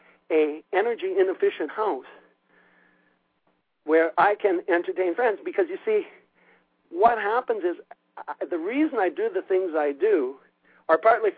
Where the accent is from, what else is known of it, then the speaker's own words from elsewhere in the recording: Canada; because I'm from Canada